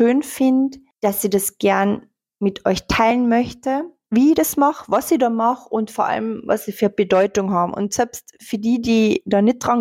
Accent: Carinthia, Austria; ich bin ja aus Kärnten, ich kenne es daher sehr, sehr gut. Es gibt bei uns in Villach einen riesengroßen Berchtenlauf.

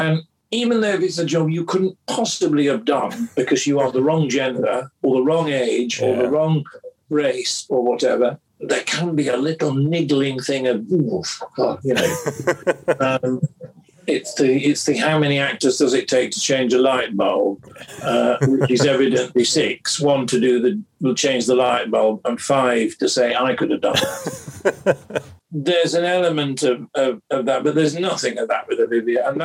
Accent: Rotherham, Yorkshire and the Humber, United Kingdom; I'm patron of a children's literacy charity up in my hometown of Rotherham

